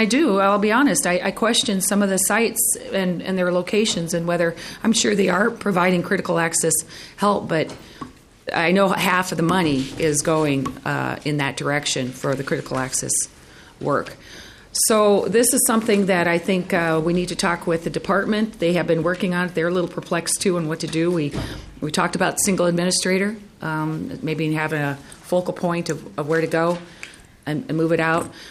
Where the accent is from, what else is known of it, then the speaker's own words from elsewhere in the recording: Minnesota, United States; And I just heard that Mankato is an hour away from my hometown, and they're not even taking any oral surgeries in Mankato or anybody at all.